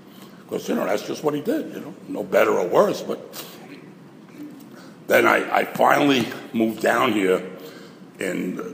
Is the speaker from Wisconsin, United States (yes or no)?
no; Queens, New York, United States; I'm from Queens in New York City, and in 1965 … came to Shea Stadium. And we stormed the fences because I lived right near there